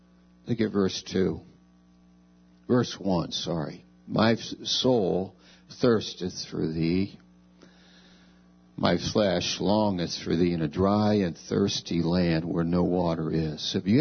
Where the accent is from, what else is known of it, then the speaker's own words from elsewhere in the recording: New York, United States; I'm from New York, but I'm up in Maine in the woods of Maine.